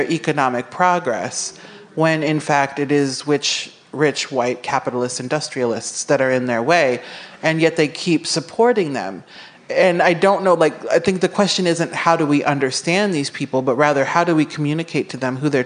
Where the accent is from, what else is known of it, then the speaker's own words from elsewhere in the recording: Nebraska, United States; I'm from the Midwest. I was born in Nebraska. I've lived in the Midwest for about 30 of my 42 years.